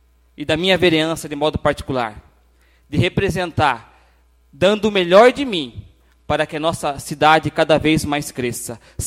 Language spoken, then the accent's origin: Portuguese; Ibiúna, São Paulo, Brazil; Sou de Ibiúna.